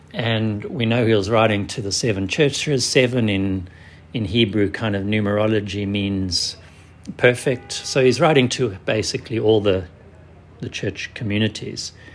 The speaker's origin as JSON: {"language": "English", "country": "South Africa", "said": "I come from South Africa"}